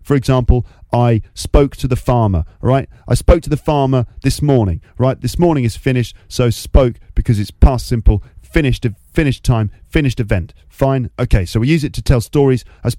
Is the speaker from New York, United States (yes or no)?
yes; New York, United States